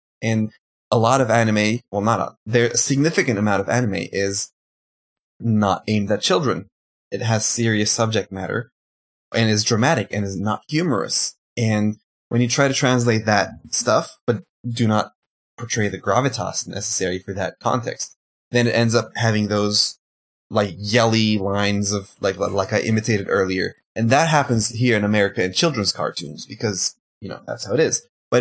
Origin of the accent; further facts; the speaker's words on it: Turkey; obviously I grew up in Turkey, and I had to watch material that is not in the language of the country I live in, right?